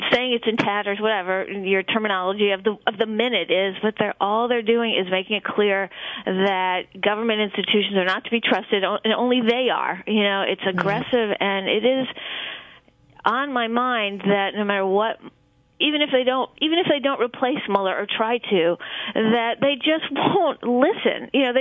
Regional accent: Charlottesville, Virginia, United States; growing up in Charlottesville

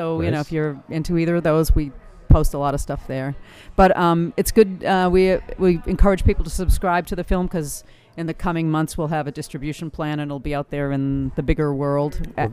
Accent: Boston, Massachusetts, United States; now in Portland, United States; I'm from Boston originally.

